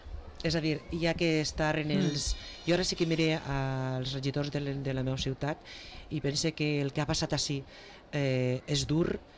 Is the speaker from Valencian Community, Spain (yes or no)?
yes; Vila-real, Valencian Community, Spain; dic els dos meus perquè som de Vila-real